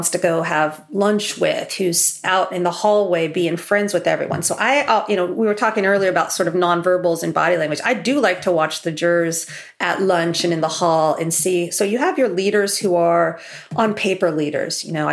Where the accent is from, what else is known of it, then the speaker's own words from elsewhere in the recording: Kansas, United States; I grew up in Kansas and University of Kansas at the time was doing this special studies degree